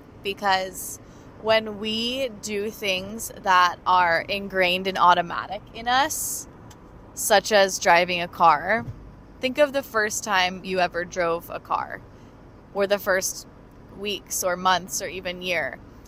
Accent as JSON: {"language": "English", "town": "San Luis Obispo", "region": "California", "country": "United States", "tie": "born or raised there", "lives_now": "San Francisco, United States", "said": "And I'm driving right now from my hometown, San Luis Obispo, to San Francisco, where I currently live."}